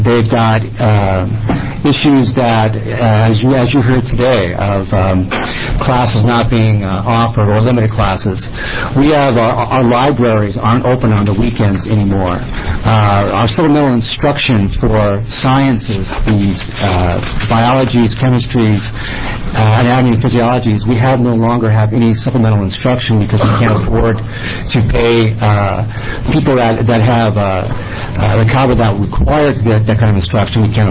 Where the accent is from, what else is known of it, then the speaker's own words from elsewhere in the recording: Coos Bay, Oregon, United States; We're all from Coos Bay, so I'll drive over today to address the committee jointly.